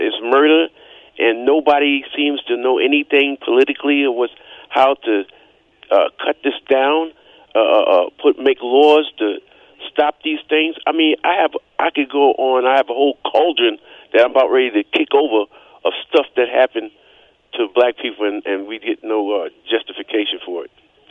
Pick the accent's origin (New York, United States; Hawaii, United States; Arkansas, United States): New York, United States; Brooklyn; and I'm from Brooklyn, and I see gentrification, high-rise buildings downtown Brooklyn going to reach the sky